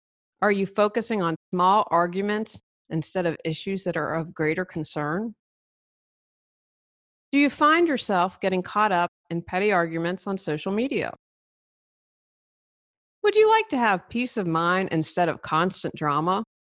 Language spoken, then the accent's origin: English; Wheeling, West Virginia, United States; I feel like I grew up in Wheeling, West Virginia. It's right outside of Pittsburgh. I think you guys is fairly common.